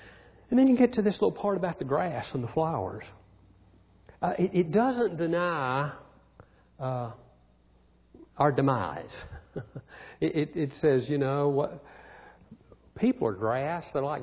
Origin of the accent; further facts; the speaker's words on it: Birmingham, Alabama, United States; I grew up in Birmingham, and 50s, 60s.